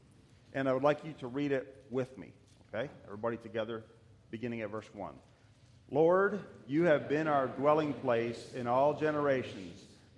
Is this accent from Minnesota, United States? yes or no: no; Athens, Tennessee, United States; We're from Athens, Tennessee, where we attend the Wellspring Mennonite Church, and I serve as deacon there.